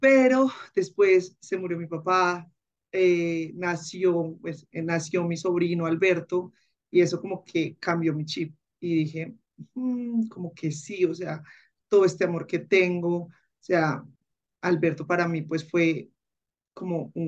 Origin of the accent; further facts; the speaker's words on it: Manizales, Caldas, Colombia; soy de Manizales